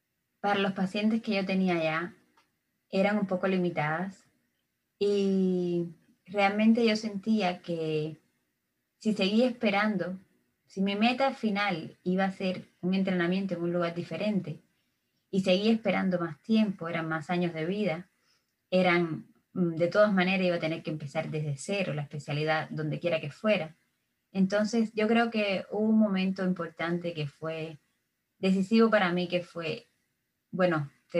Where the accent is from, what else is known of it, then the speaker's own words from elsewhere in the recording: Cuba; moved away as an adult; now in United States; soy de Cuba y hice 2 años de neurología en Cuba, de la residencia allá, y después decidí que quería hacer la especialidad